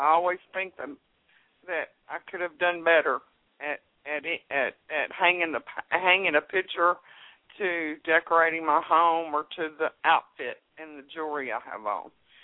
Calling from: Alabama, United States

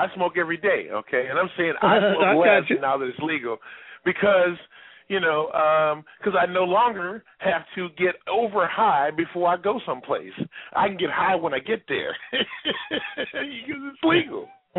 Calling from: Seattle, Washington, United States; I'm calling from Seattle, Washington, where the weed is legal and the marriage is equal.

